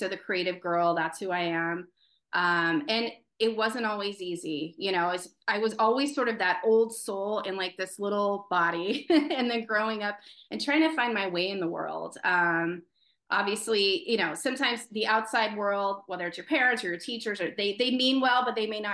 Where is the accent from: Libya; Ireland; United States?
Ireland; I'm Irish